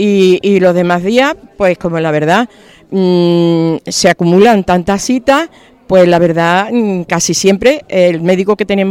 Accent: Estepa, Andalusia, Spain; now in Gilena, Spain; aunque llevo aquí muchos años en Gilena, soy de Estepa

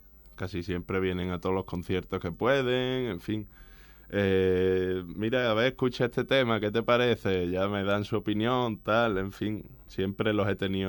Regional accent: Andalusia, Spain; somos todos de, bueno, tres somos de Ardales y tres de Carratraca.

